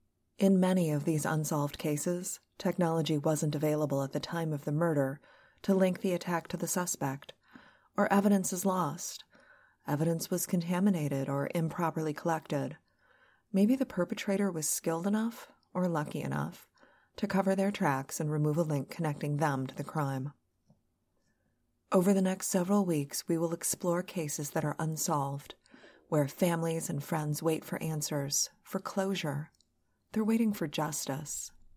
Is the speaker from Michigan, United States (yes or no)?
yes; Detroit, Michigan, United States; Despite growing up in Metro Detroit and frequenting many of the locations discussed here, I was not aware of this story until recently.